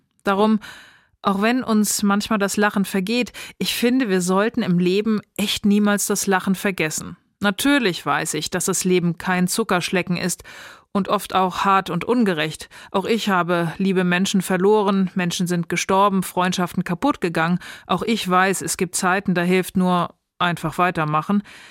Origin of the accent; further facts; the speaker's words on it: Rhineland, Germany; Gott sei Dank bin ich im Rheinland geboren, umgeben von rheinischen Frohnaturen, habe quasi im Karneval und in schrägen Witzen als Kind gebadet.